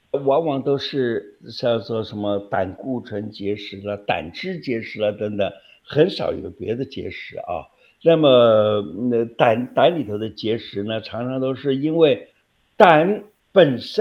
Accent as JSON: {"language": "Chinese", "country": "China", "said": "我们中国人最麻烦的地方就是因为营养这个动词呢是说对人好"}